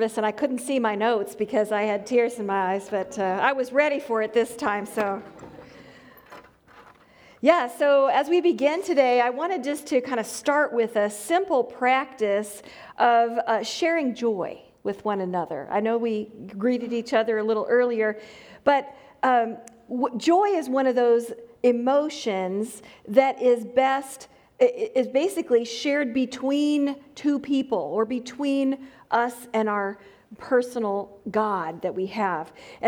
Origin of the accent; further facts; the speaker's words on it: Peoria, Illinois, United States; now in Waco, United States; I'm from Waco, Texas. I don't have the y'all drawl, so maybe you can tell I'm not from Waco originally. I'm from Illinois, Peoria, Illinois, a little town about 2 hours south of Chicago.